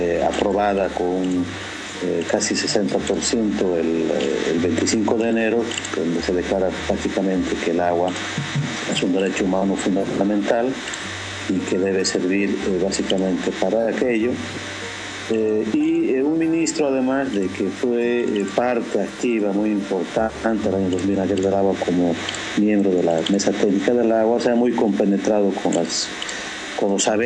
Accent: Ecuador; no solamente como pueblo ecuatoriano, sino con muchos pueblos de otras partes del mundo

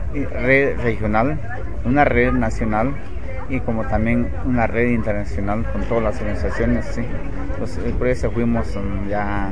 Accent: Guatemala; somos legítimos dueños guatemaltecos, somos las comunidades que permanecemos, ¿sí? Por años milenarios que vemos viviendo ahí.

